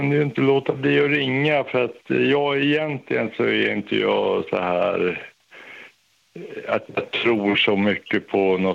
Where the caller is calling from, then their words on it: Mora, Dalarna County, Sweden